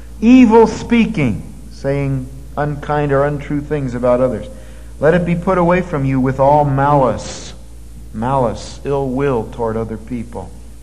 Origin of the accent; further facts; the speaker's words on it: Northeast, United States; The list I grew up with in the Northeast?